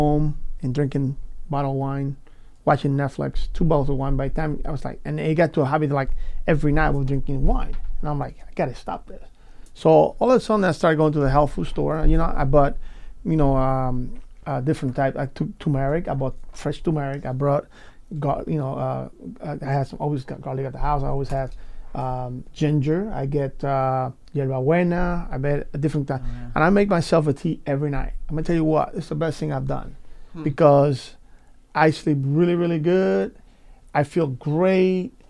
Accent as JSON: {"language": "English", "country": "Puerto Rico", "tie": "born or raised there", "said": "I grew up with in Puerto Rico"}